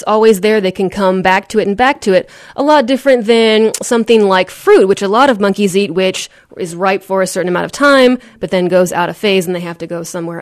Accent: California, United States; moved away as an adult; Well, I'm originally from California, did my undergrad out there, moved to Ohio for graduate school, Kent State University, and ended up here after that.

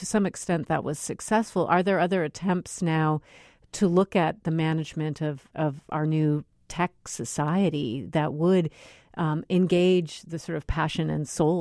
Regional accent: Detroit, Michigan, United States; I'm originally from Detroit

